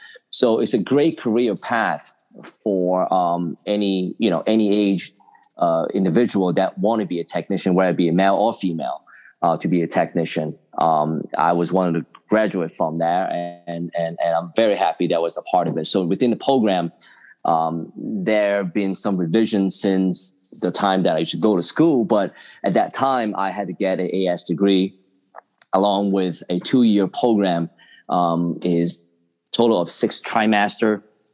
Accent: Hong Kong; I grew up in Hong Kong, originally from Hong Kong.

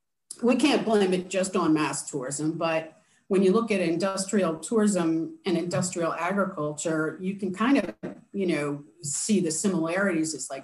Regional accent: Washington, District of Columbia, United States; I grew up in Washington, D.C., so that's what you do.

